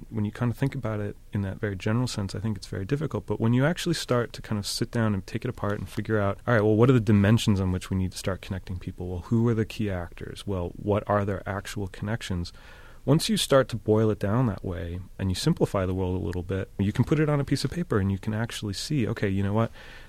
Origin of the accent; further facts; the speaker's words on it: Buffalo, New York, United States; I guess I mentioned I grew up in Buffalo, and Buffalo was hurting at the time, and Bethlehem Steel Plant in Lackawanna was shutting down, and the city was really worried about its future.